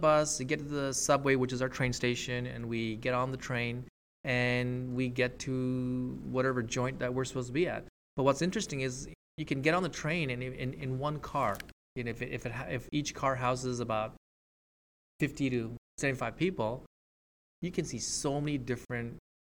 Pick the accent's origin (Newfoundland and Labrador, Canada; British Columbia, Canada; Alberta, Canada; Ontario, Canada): Ontario, Canada; Toronto; I'm from Toronto.